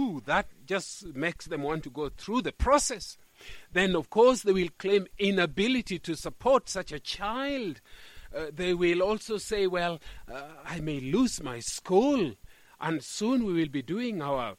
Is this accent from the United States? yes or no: no; Kenya; Well, I come from Kenya